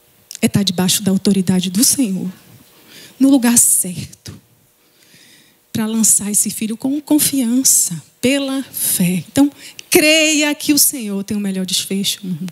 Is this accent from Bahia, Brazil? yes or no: yes; Salvador, Bahia, Brazil; Eu vim de Salvador.